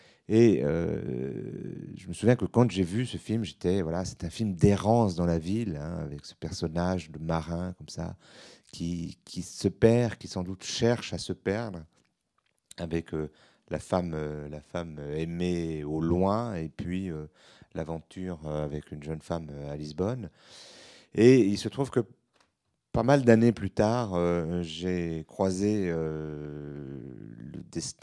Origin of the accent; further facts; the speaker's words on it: Switzerland; Il se trouve que je suis suisse d'origine